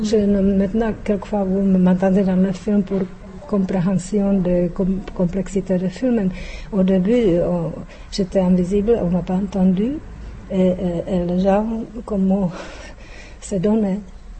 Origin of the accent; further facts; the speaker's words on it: Czechia; now in Buenos Aires, Argentina; je le dis, dès que je vis à Buenos Aires, parce que je me sens tellement bien à Buenos Aires que je peux dire que je suis tchèque